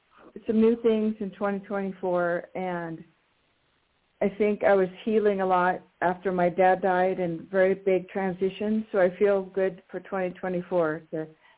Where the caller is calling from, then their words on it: Colorado, United States; in Colorado.